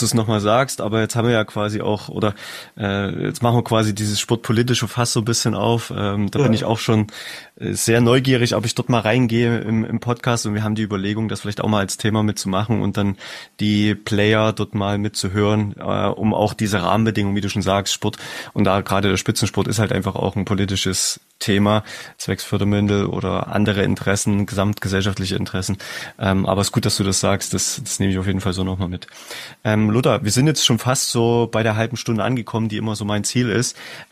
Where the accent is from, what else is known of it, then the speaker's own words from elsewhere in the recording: Germany; da sind wir Deutsche ja doch sehr sicherheitsaffin